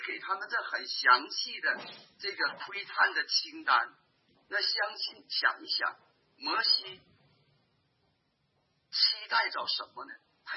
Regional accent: Northeast China, China; accent: Northeastern Mandarin; 我们东北话叫薄薄红云鸡薄

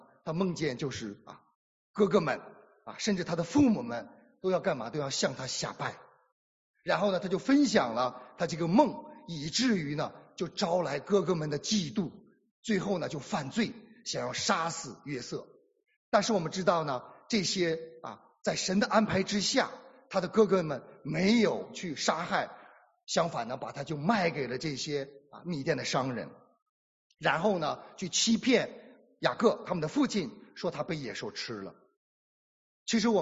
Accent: China; 我想我们中国人，对我们中国人来讲呢更是我们想要的。

